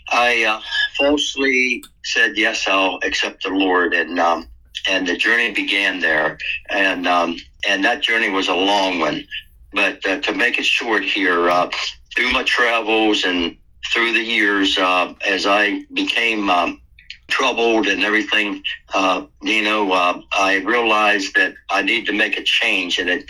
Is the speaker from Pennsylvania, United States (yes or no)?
yes; Mercersburg, Pennsylvania, United States; born there; Well, I was born in 1949 in Mercersburg, Pennsylvania, a small little town.